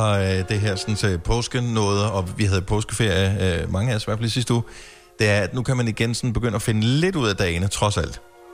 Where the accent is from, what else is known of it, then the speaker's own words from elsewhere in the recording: Region of Southern Denmark, Denmark; jeg er opvokset på Fyn. Jeg har aldrig været eksponeret synderligt meget for svensk sådan i min opvækst. Så da jeg flyttede tættere på Sverige, og især fordi nu bor jeg i hovedstadsområdet